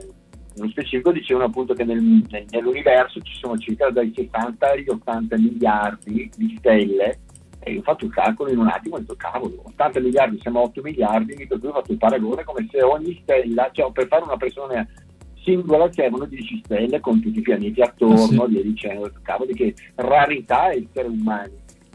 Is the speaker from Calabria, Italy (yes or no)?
no; Brescia, Lombardy, Italy; io sono bresciano e anche il mio socio